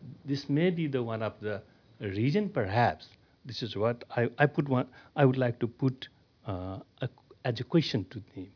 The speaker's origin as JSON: {"language": "English", "country": "Nepal", "said": "from Nepal. I'm a columnist, writer, and a media manager there."}